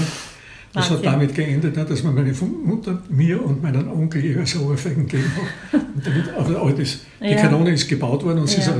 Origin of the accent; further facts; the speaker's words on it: Austria; Und bei uns in Österreich dasselbe.